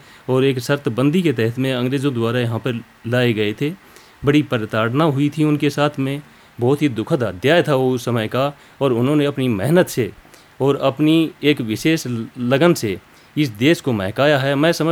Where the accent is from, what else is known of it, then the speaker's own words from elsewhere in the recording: Haryana, India; मैं हरियाणा प्रांत का रहने वाला हूँ